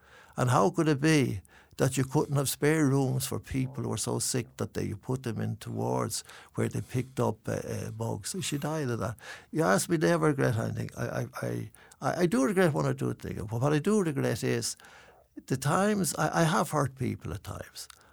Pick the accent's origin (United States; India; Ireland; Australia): Ireland; I always say, no, I'm from Ireland.